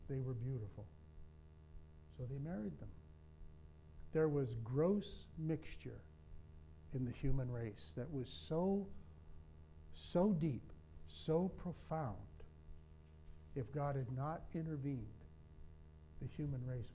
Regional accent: Ireland; And I'm an Irishman.

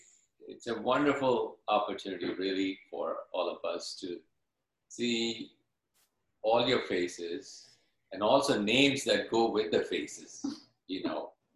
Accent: India; moved away as an adult; now in United States; has been 26 years since we immigrated to this wonderful nation. In 1994, we came from India.

